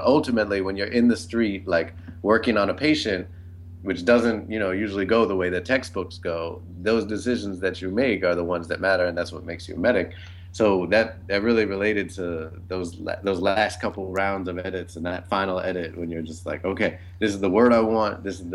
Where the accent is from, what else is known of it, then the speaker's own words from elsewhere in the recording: Boston, Massachusetts, United States; I didn't grow up here. I grew up in Boston. I've been here for 12 years now